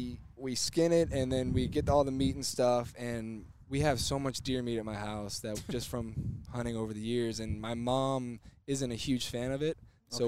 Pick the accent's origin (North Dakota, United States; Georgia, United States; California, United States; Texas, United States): Texas, United States; Houston; You know, obviously I grew up in Houston.